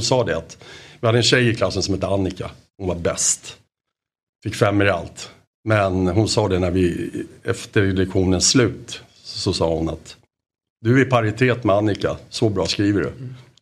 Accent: Solna, Stockholm County, Sweden; born there; Och när jag är född i Solna, då blev det ju självklart AIK också.

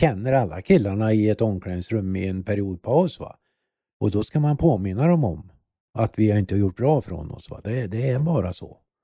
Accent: Remberg, Värmland, Sweden; Torsby, jag kommer från Remberg heter det.

